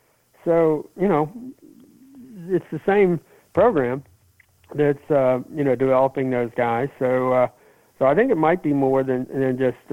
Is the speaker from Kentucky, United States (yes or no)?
yes; Kentucky, United States; I grew up in Kentucky. You can't do that.